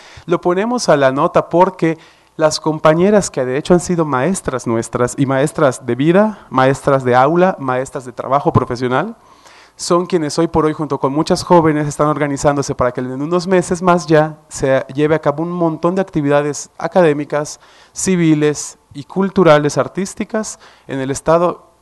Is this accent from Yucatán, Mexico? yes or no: yes; Yucatán, Mexico; now in Mexico City, Mexico; venimos de Yucatán … … yo radico desde hace 8 meses por aquí, en el DF estoy haciendo el posgrado